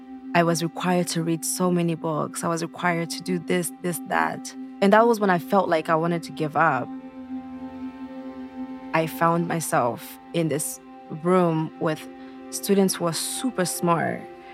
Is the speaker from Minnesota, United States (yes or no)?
no; Portland, Oregon, United States; So I grew up in North Portland, the St. John's area. Roosevelt High School was an amazing school.